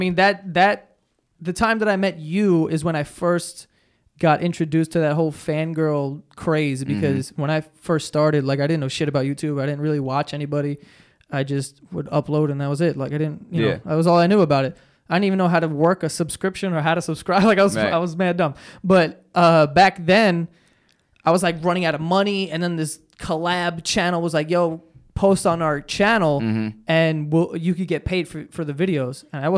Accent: New York, United States; Like, I always tell people, like, I'm such a New Yorker.

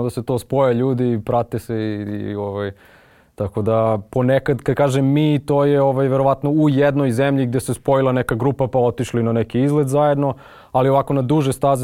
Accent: Serbia; odakle si ti? Kao iz Srbije, ja rekao

